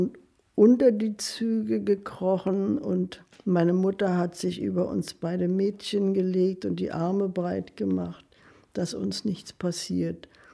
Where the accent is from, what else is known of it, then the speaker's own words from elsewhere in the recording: Zossen, Brandenburg, Germany; aber in Zossen war ich, es war immer meine Heimat.